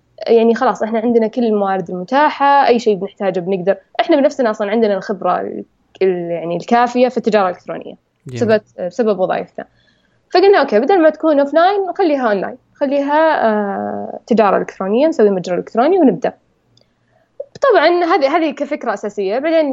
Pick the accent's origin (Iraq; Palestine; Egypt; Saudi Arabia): Saudi Arabia; بس ما أن هذه الثقافة ما هي موجودة عندنا في السعودية